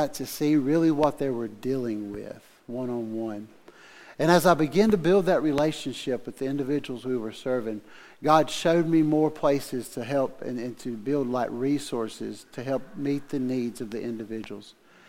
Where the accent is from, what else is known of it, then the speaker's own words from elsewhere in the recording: United States; well, I'm from Oconee County